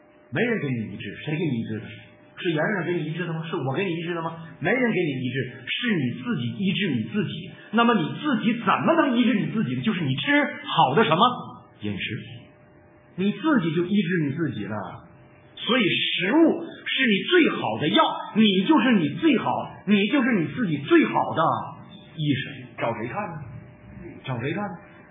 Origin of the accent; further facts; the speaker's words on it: China; 西方人吃的东西就比我们中国人要吃的怎么样好